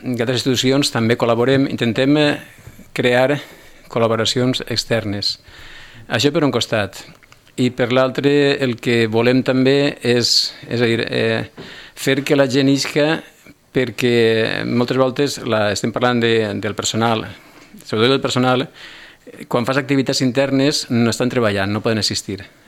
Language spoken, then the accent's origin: Catalan; Alicante, Valencian Community, Spain; som d'Alacant, per exemple, i el nostre espai és la província d'Alacant